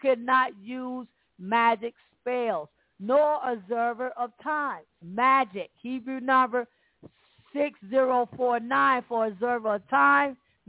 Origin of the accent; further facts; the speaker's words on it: Alabama, United States; See, I'm from Alabama, down far. They taught you all kind of stuff down there.